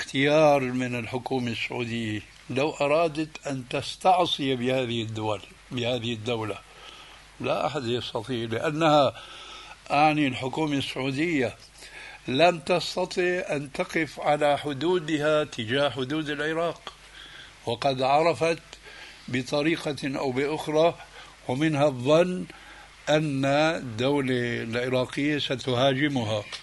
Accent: Syria; عندنا في سوريا

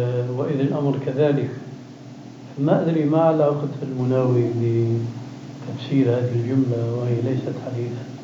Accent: Syria; على كل حال عندنا في الشام في مثل هذا يقولون هذا الميت لا يستحق هذا العزاء.

